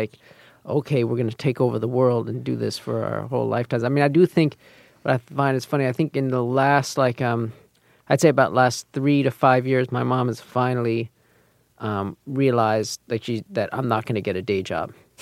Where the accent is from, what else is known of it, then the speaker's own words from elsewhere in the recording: New York City, New York, United States; especially since we grew up here in Manhattan